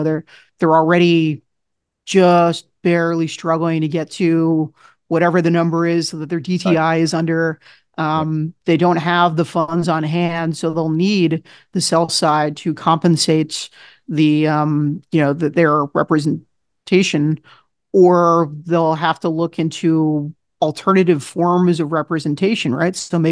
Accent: Wyckoff, New Jersey, United States; let's take an example of my hometown in Wyckoff, New Jersey. So nice kind of like bedroom community of New York City.

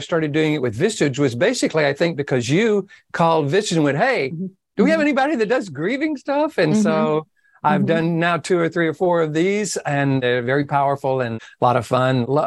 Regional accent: Texas, United States; And so I was from East Texas. I didn't know anything about emotion.

